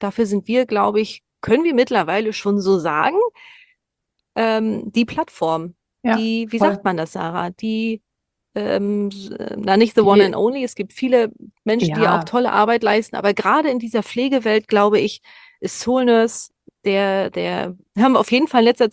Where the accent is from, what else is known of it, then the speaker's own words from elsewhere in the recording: Rostock, Mecklenburg-Vorpommern, Germany; Also ich komme ja hier aus Rostock, aus dem Norden, ganz nah hier ostseemäßig und so.